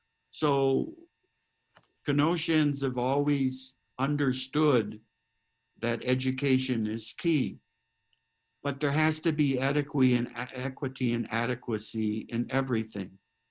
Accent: Milwaukee, Wisconsin, United States; Well, growing up in Milwaukee, I got called a WAP, which means without papers, a Dago, and I went to a Catholic Jesuit school.

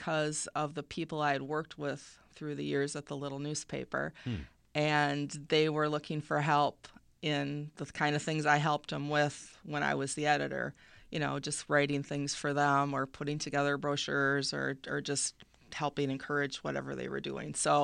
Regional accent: Racine, Wisconsin, United States; Well, I grew up in Racine. I started college at Parkside, actually, as a music major

